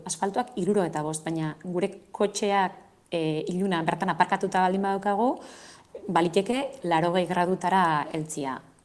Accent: Arrasate, Basque Country, Spain; now in Pamplona, Spain; ni arrasatearra jatorriz da Iruñan bizi naiz

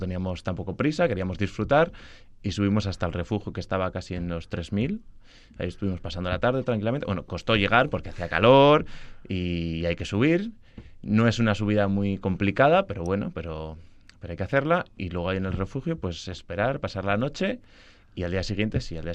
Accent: Villanueva de Valdegovía, Basque Country, Spain; De Villanueva, de Valdegovía. Y claro, mi abuelo trabaja en la huerta

